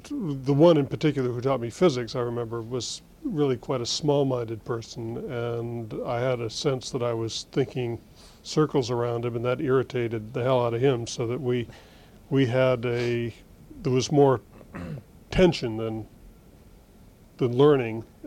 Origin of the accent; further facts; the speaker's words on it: Hanover, New Hampshire, United States; Okay, I was born and brought up in Hanover, New Hampshire.